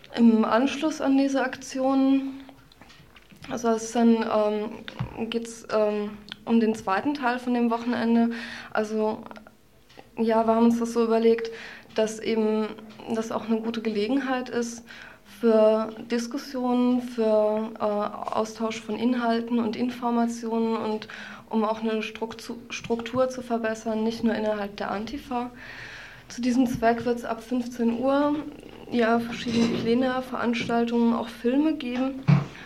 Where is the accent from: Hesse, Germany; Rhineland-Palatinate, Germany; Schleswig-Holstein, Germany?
Rhineland-Palatinate, Germany; Mainz; Ja, also ich komme aus Mainz.